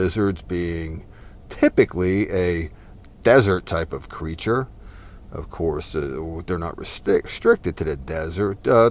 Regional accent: New Jersey, United States; For example, growing up in New Jersey, as I did, and I always seem to mention here, it's just a stupid fact.

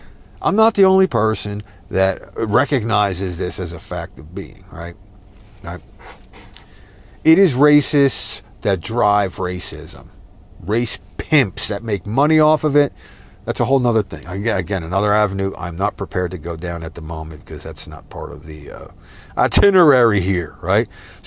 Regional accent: Texas, United States; and as a Southerner, as a Texan, as a Southwesterner, I could say it was bullshit.

